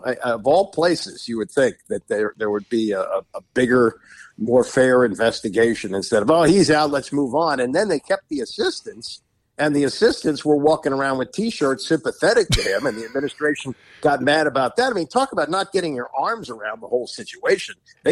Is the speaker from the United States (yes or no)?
yes; Washington, District of Columbia, United States; I didn't grow up in a college football town. I grew up here in Washington, where Maryland played in the ACC and football was clearly secondary to basketball.